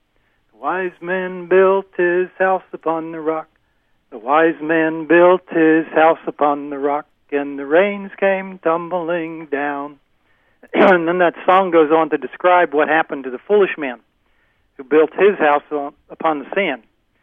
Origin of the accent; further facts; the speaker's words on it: Pennsylvania, United States; Why did we come all the way from Pennsylvania to help them? I responded that back home, our economy is not doing well either.